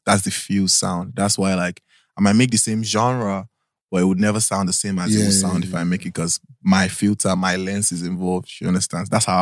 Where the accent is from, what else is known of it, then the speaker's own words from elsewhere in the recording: Nigeria; nah, I'm not an American artist. I'm a Nigerian artist. We have to shoot the Naira.